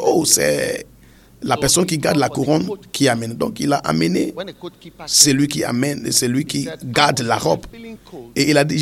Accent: Ghana; Moi, je suis Ghanéen, je suis de Ghana. Même si vous pensez que je ne suis pas Ghanéen, je suis de Ghana. Parce que j'ai été ici toute ma vie.

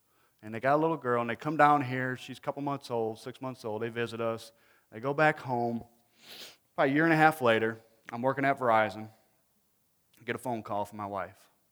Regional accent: Michigan, United States; moved away as an adult; Anyway, I'm from Michigan, and we lived there for, we moved down here in 2000.

